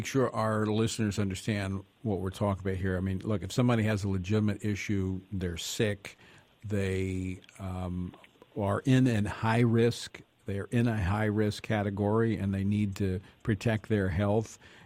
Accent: Louisiana, United States; In fact, I know my home state of Louisiana didn't go this far

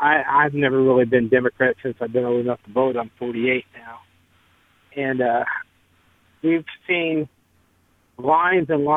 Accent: Granite City, Illinois, United States; I am from Granite City, Illinois, and we're a big steel town.

